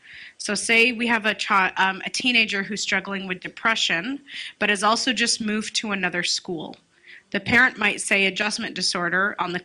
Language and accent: English; Canada; now in United States; Born and raised in Canada, I never saw people move around as much as the United States.